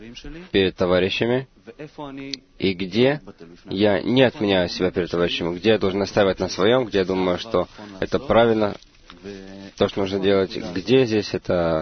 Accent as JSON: {"language": "Russian", "region": "California", "country": "United States", "second_language": "Russian", "said": "Я из Силиконовой долины США."}